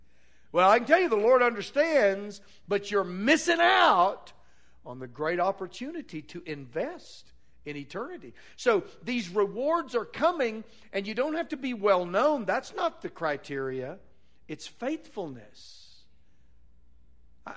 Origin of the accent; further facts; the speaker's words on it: Van Buren, United States; When I grew up in Van Buren